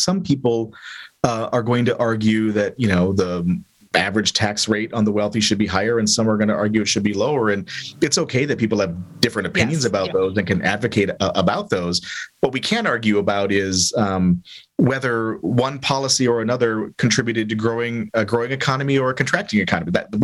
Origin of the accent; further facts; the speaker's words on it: Minnesota, United States; Like, I'm from Minnesota, right? So I'm a Minnesota Vikings fan.